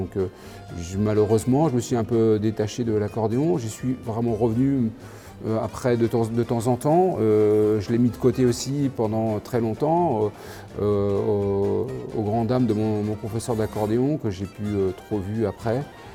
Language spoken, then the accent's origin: French; Brittany, France; J'ai fait pas mal de bals populaires, des mariages quand j'étais enfant en Bretagne.